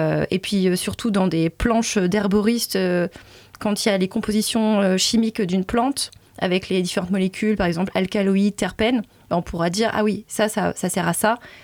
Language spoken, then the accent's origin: French; Centre-Val de Loire, France; Moi, je viens du Loir-et-Cher, d'une petite ville à côté de Blois. Et certes, on avait un jardin avec mes frères. On s'amusait, on se roulait dans l'herbe, etc. Mais je suis quand même assez urbaine à la base.